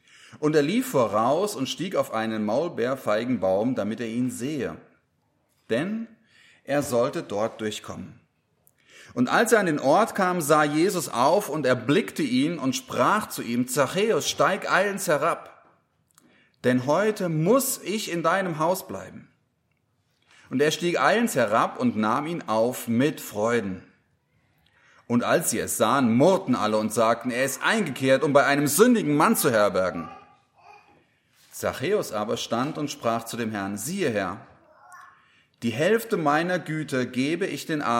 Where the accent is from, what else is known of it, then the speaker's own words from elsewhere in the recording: Dusslingen, Baden-Württemberg, Germany; Das bin ich aus Dusslingen nicht gewohnt. Ich gehe auch schon ungern nach Tübingen deswegen.